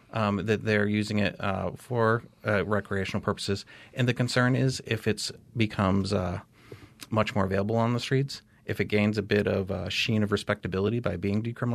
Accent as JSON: {"language": "English", "town": "Rutland", "region": "Vermont", "country": "United States", "said": "I'm from Rutland City. I represent a portion of Rutland City."}